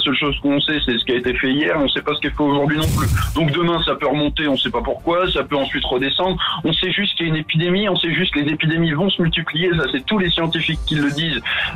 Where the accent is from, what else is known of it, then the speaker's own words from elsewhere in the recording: France; je suis français au plus profond de mes os